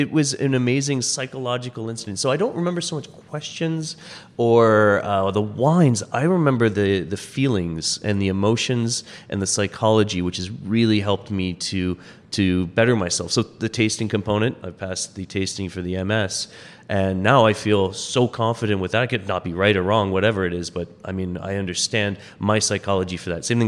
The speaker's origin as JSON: {"language": "English", "town": "Windsor", "region": "Ontario", "country": "Canada", "said": "I came from Windsor, which is Essex County, which is the wine region of Lake Erie North Shore."}